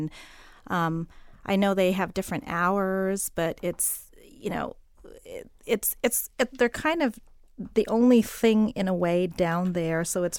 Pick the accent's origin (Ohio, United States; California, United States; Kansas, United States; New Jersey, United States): California, United States; San Francisco; also born or lived in New York City; I mean, I grew up in San Francisco. We moved here from New York City.